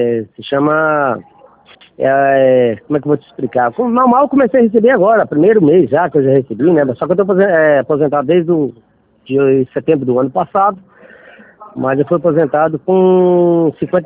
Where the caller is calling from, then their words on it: Rondônia, Brazil; Sou de Rondônia.